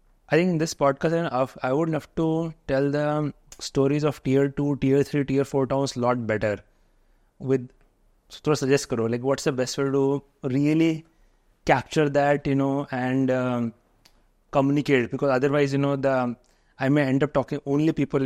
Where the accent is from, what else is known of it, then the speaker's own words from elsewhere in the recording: Haridwar, Uttarakhand, India; No, so I grew up in Haridwar.